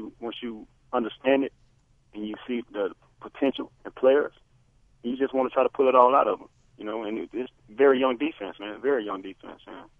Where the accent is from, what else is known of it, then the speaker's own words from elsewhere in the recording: Alabama, United States; also born or lived in Arizona / Miami; I grew up in the South. I was born in Alabama. I went to Auburn University. I went to Arizona for 6 years, left, went down to Miami for three, went back to Arizona, and now I'm up north.